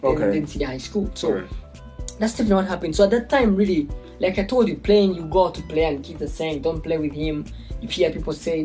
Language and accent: English; Kampala, Central Region, Uganda; So I grew up in Kampala.